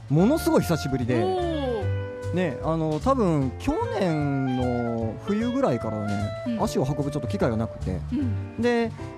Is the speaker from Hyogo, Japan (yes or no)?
no; Maizuru, Kyoto, Japan; now in Fukuchiyama, Japan; 28年間舞鶴にいまして、